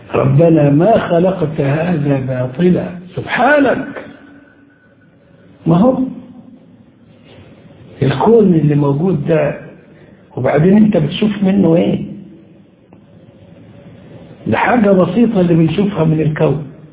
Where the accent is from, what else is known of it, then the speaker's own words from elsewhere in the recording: Egypt; الخرافات دي عندنا في القريه او على مستوى الناس الجهله، هو طلعت على مستوى الناس المتعلمين. كنت فاكر اني عندنا في مصر